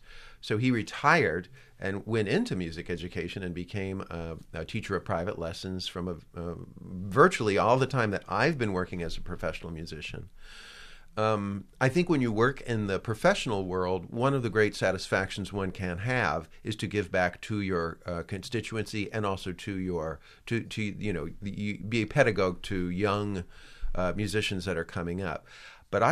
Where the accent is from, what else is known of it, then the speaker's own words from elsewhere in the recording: Lafayette, Indiana, United States; now in Brooklyn, United States; Yes, I grew up in Tippecanoe County in northwestern Indiana, yes.